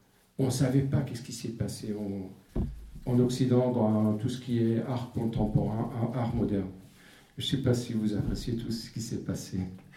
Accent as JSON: {"language": "French", "country": "Syria", "tie": "born there", "moved": "yes", "said": "Puisque je suis né en Syrie en 1970."}